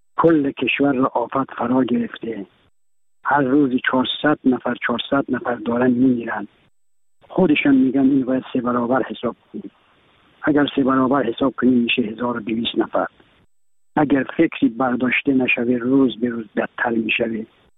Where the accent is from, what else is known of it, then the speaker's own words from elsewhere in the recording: Iran; یک ایرانیم، دلم برای وطنم، برای ملتم میسوزه